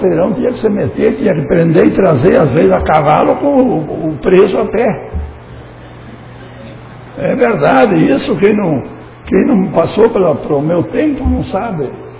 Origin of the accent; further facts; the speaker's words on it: Colônia Santo Antônio, Brazil; nascido e criado na Colônia Santo Antônio.